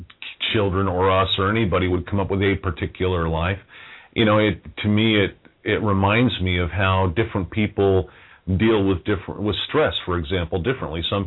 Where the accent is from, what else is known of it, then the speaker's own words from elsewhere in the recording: Denver, Colorado, United States; moved away as an adult; also born or lived in Salt Lake City / South Dakota; I mean, I was born in Salt Lake City. No, I wasn't a Mormon. You know, I grew up halfway there, moved to Denver with my folks, grew up the rest of the way, ended up when I was 19 moving to South Dakota